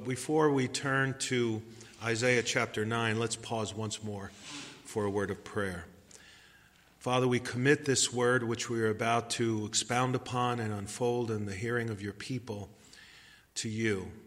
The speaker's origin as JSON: {"language": "English", "town": "New York City", "region": "New York", "country": "United States", "tie": "born or raised there", "said": "as a boy growing up in New York City, a Jewish boy, I had no clue as to the true meaning of Christmas."}